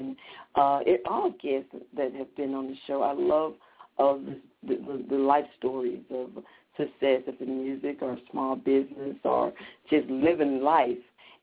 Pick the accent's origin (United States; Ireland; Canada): United States; Jackson; some of my longtime friends that I grew up with here in Jackson.